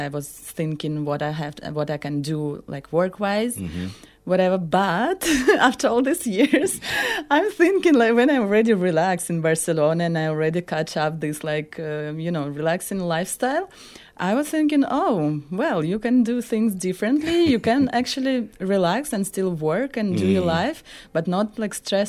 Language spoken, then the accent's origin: English; Moscow, Russia; Even if I started to, like, try to speak Catalan, and they're like, oh, where are you from? Okay, Moscow.